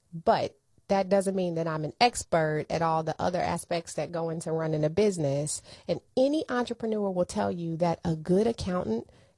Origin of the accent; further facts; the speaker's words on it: Chicago, Illinois, United States; my hometown? Really?